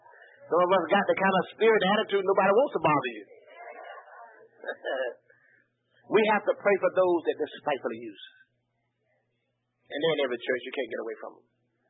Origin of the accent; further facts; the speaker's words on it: Beaufort, South Carolina, United States; I grew up right down in Beaufort at Queen Street Baptist Church